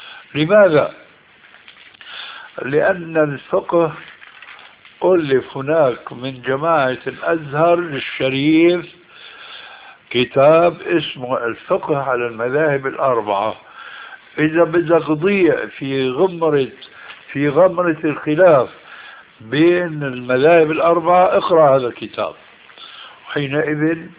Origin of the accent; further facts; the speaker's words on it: Syria; كل واحد كما يقولون عندنا في الشام جماعة التبليغ مثل إخوان مسلمين مثل حزب التحرير،